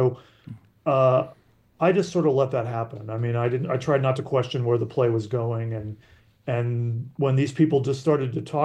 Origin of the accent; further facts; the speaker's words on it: Columbus, Ohio, United States; also born or lived in Chicago / Arkansas; now in New York, United States; I was born in Chicago, but mostly grew up in Columbus, Ohio, and in Arkansas.